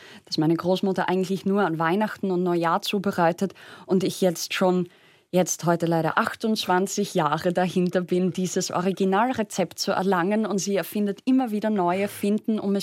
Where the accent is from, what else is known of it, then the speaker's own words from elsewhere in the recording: Austria; Ja, wobei als Österreicher, wir sind ja bekannt für unser Fäkalschimpfen.